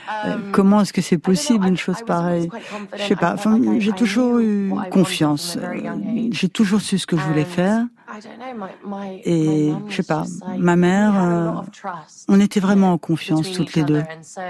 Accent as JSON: {"language": "French", "country": "Kosovo", "also_born_or_lived": "London, United Kingdom", "first_language": "Albanian", "second_language": "French", "said": "appris l'anglais à partir du moment où j'ai été scolarisée. Et puis après, donc l'anglais est devenu ma première langue. Ensuite, ça a été de nouveau l'albanais quand je suis retournée au Kosovo."}